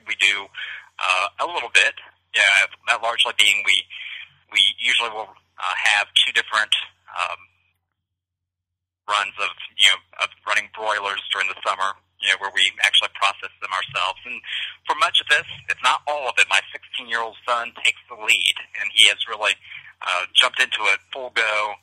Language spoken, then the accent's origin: English; Ohio, United States; I am a lifelong Buckeye growing up in Ohio, southwest Ohio, which basically is in the Dayton, Cincinnati, Columbus area.